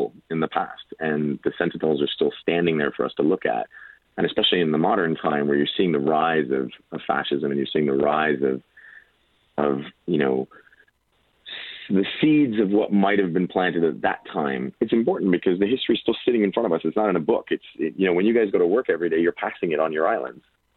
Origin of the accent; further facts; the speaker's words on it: Israel; I'm Jewish and I'm from Israel, and some of my family was in Europe at the time of the Holocaust.